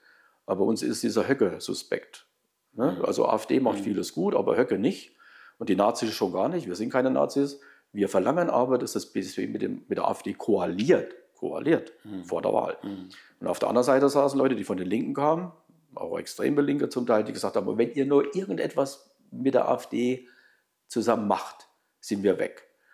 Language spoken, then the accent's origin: German; Thuringia, Germany; Aber als Thüringer mit der Performance, die wir jetzt als Regierung haben, sage ich, es war richtig, in Thüringen die Regierung eingegangen zu sein.